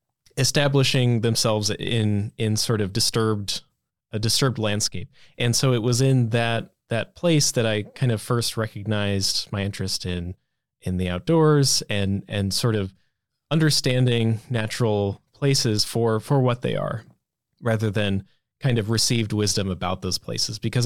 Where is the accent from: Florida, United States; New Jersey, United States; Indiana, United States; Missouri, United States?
Missouri, United States; St. Louis; Well, I grew up in St. Louis in a pretty suburban neighborhood.